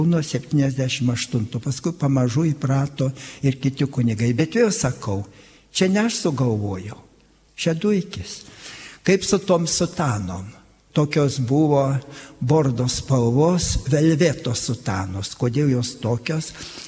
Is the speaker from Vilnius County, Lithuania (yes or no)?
no; Pasvalys, Panevėžys County, Lithuania; now in Samogitia, Lithuania; kaip aš atsidūriau Žemaitijoje, būdamas aukštaitis nuo Pasvalio.